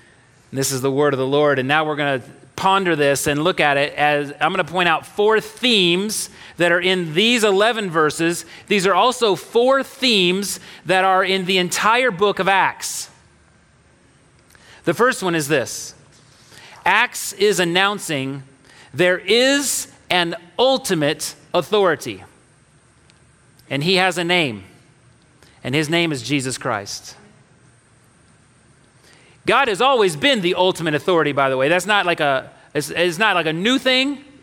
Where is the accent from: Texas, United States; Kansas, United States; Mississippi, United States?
Texas, United States; Arlington; And I remember growing up in Arlington, Texas, I understood the end of playtime I'd be out riding my bike, playing with my friends in my neighborhood